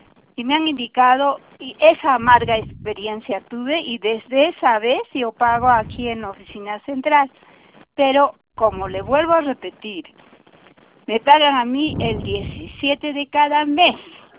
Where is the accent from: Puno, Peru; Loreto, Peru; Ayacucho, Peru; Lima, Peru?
Puno, Peru; porque el teléfono está en Puno, yo soy de Puno